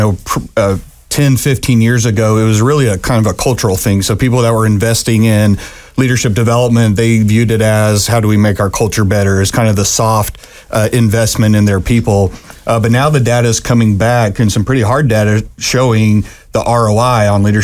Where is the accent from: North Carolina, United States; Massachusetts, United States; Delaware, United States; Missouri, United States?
Missouri, United States; Kansas City; So we're really excited to be bringing these world-class speakers into my hometown, all of our hometown in Kansas City.